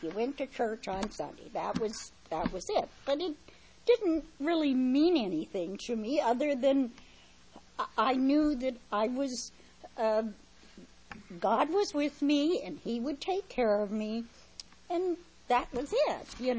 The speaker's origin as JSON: {"language": "English", "town": "Lewistown", "region": "Montana", "country": "United States", "tie": "born there", "said": "Well, I was born in Lewistown, Montana, in the dead of winter, but I still love the snow."}